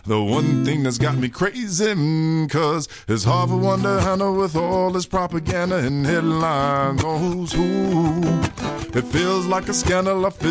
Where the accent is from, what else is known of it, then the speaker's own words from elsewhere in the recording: Madison, Wisconsin, United States; But it was hard not to be influenced by Jimmy growing up in Madison. You know, like, you know, the rock scene here was really strong when I was growing up.